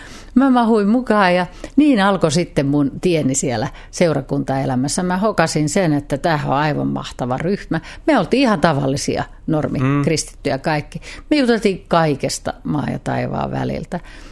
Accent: Kauniainen, Uusimaa, Finland; mä tuun siis Kauniaisista, se on mun kotipaikkani täällä

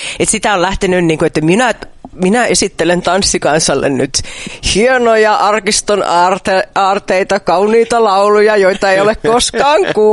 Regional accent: North Savo, Finland; minä olen Pohjois-Savosta. Joo, niin minä olen tämmöinen laulaja, tyttö. 45 vuotta täytin tässä justiinsa toissa viikolla.

